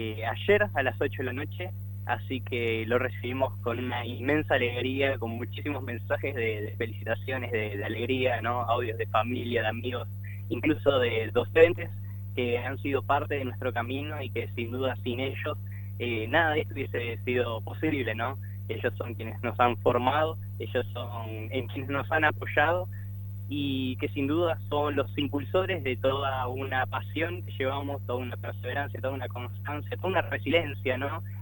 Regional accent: Argentina; como hemos dicho en cada una de las notas, somos dos argentinos

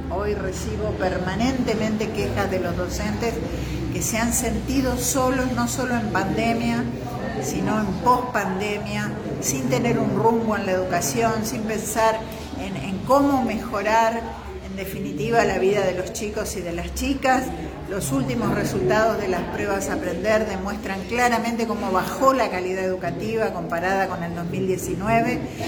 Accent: Los Quirquinchos, Santa Fe, Argentina; yo soy hija de la bibliotecaria de más de 20 años de mi pueblo, de los Quirquinchos

